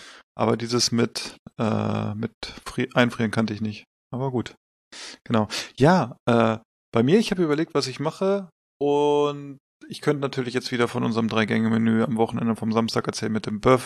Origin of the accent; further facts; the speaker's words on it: Hanover, Lower Saxony, Germany; so als Hannoveraner.